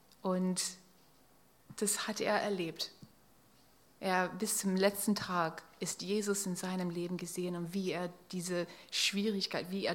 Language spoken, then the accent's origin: German; Pennsylvania, United States; einen Anruf aus Pennsylvania, wo ich herkomme, von meinem Vater bekommen.